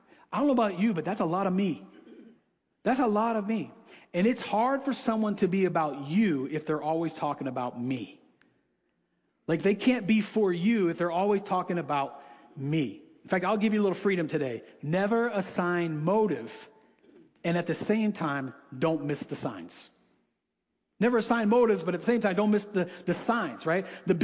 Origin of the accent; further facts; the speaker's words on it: United States; I'm an American, by God. I live in Montana.